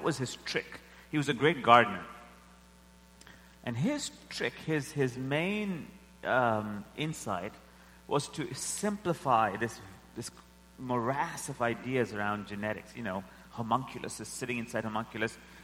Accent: India; And so I'm from India.

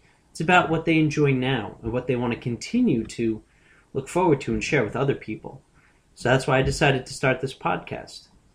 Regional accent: New Jersey, United States; I'm from New Jersey.

